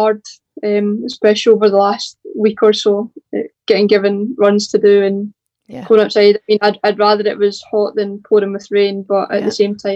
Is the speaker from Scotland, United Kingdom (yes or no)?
yes; Arbroath, Scotland, United Kingdom; moved away as an adult; So, well, I'm originally from Arbroath, so I'm not actually from Glasgow. I grew up in Arbroath before moving down for university at the age of 18.